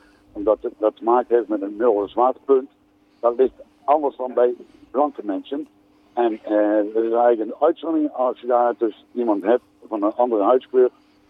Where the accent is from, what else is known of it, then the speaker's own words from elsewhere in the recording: Netherlands; Dus dan moet je ook alert zijn, denk ik, als gewoon Nederlander.